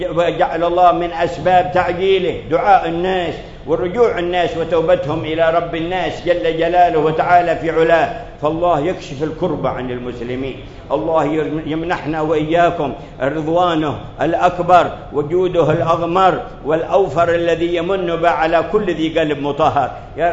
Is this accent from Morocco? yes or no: no; Yemen